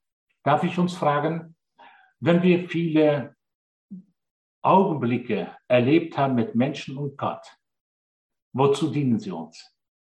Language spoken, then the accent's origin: German; Germany; Wir als Deutsche sind sehr bekannt, weil wir viele Möglichkeiten haben zu lernen.